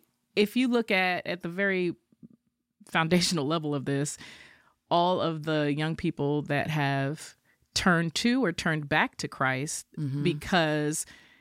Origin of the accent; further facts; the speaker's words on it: New York, United States; And when I was growing up in New York, Puerto Ricans and Dominicans, you know, they had little wars